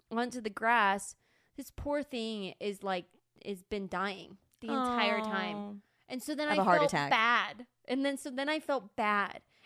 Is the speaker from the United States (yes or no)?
yes; Apple Valley, United States; Yeah, I grew up in Apple Valley.